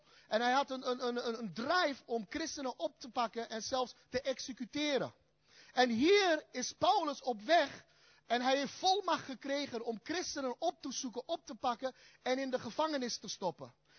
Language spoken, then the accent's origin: Dutch; Hatay, Turkey; Dutch is a second language; now in Netherlands; ik kom uit Turkije. Ik ben ook geboren uit Turkije en ik kom uit de streek, voor degenen die dat kennen, aan de grens van Syrië, waar ook Antiochië is uit de Bijbel.